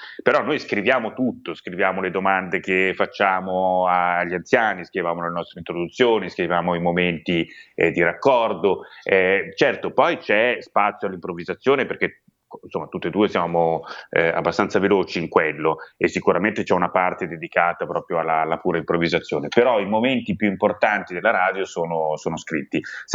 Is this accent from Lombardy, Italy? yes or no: yes; Milan, Lombardy, Italy; accent: Milanese; io non faccio finta di essere torinese, si sente che sono di Milano